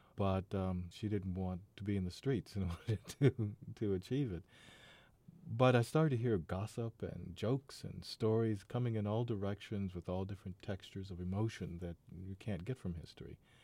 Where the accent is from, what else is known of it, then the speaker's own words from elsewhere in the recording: Virginia, United States; moved away as an adult; also born or lived in Georgia; I grew up in Virginia, and as a young man beginning my teaching career, I moved to Georgia.